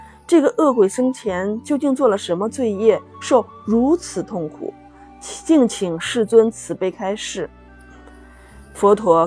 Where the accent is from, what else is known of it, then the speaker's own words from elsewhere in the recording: Xi'an, Shaanxi, China; 我是来自于西安的